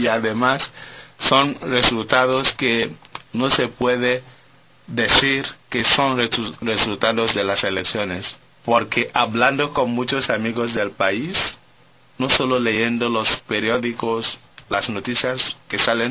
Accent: Nigeria; Spanish is a second language; como soy de Nigeria

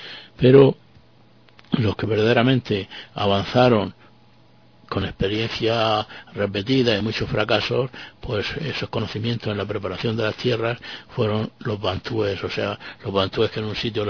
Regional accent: Region of Murcia, Spain; Desde luego, además siendo de murciano, no podía yo privarme de organizar una huerta, ¿no?

